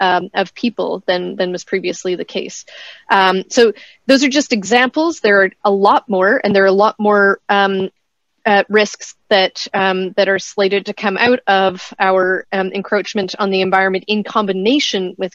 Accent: Saskatchewan, Canada; I'm from Saskatchewan in Canada

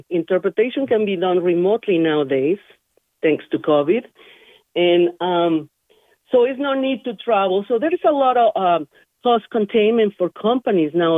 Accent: Mexico City, Mexico; now in Reno, United States; I'm originally from Mexico City. Living in this country for almost 40 years already.

